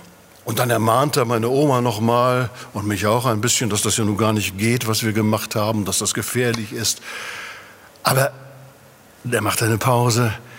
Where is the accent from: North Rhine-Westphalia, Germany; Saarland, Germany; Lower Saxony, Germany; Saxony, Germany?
North Rhine-Westphalia, Germany; Lüdenscheid; Ich bin in Lüdenscheid aufgewachsen, im Sauerland.